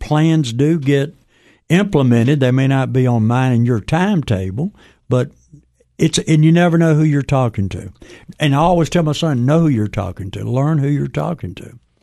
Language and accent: English; Meridian, Mississippi, United States; Yeah, my hometown, Meridian.